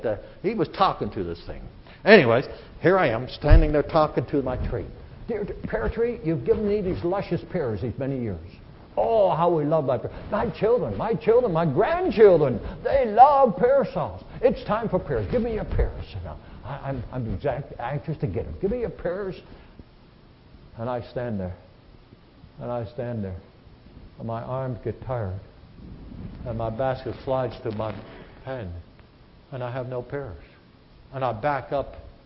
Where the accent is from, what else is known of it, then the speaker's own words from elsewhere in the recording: Netherlands; first language Dutch; English is a second language; I don't know Spanish. I'm Dutch. I was born in Holland. I'm Dutch. I know Dutch, but I don't know Spanish.